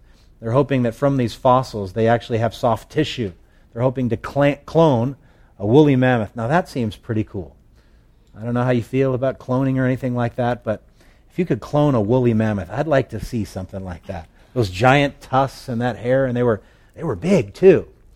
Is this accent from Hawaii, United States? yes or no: yes; Hawaii, United States; I would never take for granted what I had become so used to growing up in Hawaii.